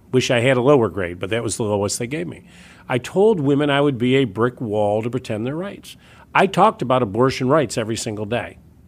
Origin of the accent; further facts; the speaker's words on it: United States; I will work with him on health care, on infrastructure, because I am an American.